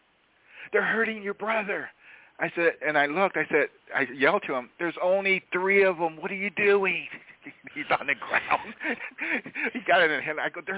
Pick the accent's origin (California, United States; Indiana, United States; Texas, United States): California, United States; We're from California and everything.